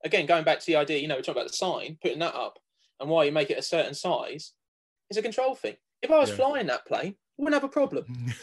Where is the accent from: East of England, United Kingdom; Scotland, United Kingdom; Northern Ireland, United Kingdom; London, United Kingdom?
East of England, United Kingdom; Cambridge; I grew up around Cambridge, so we went to the Fitzwilliam a lot, Kettle's Yard a lot.